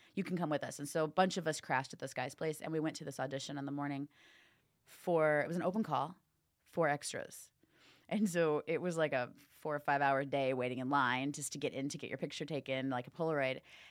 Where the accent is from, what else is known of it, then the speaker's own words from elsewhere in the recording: Indiana, United States; I'm from Indiana, so I'm still nice and not jaded yet.